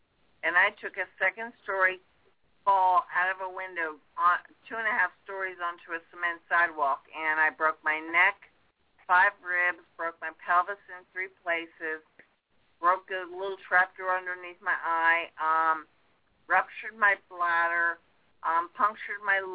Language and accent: English; Pottsville, Pennsylvania, United States; I'm from Pottsville, Pennsylvania, the poorest county in the poorest, or actually the poorest city in the poorest county in the state of Pennsylvania.